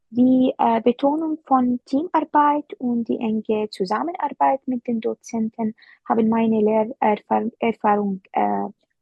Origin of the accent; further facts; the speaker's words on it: Syria; now in Germany; Das Studium an einer deutschen Universität unterscheidet sich in mehreren Aspekten von meinem Heimatland Syrien.